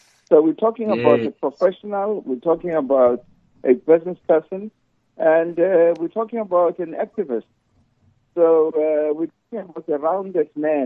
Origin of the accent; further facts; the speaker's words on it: Soweto, Gauteng, South Africa; You know, I grew up in Zola, Soweto.